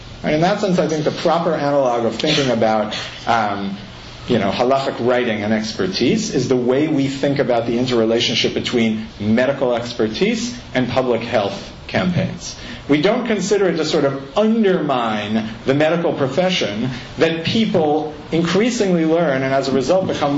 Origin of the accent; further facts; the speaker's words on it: United States; I always felt that most dramatically as an American in Israel